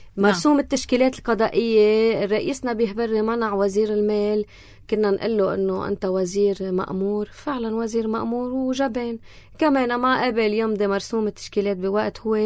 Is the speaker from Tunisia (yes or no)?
no; Lebanon; نحنا كلبنانية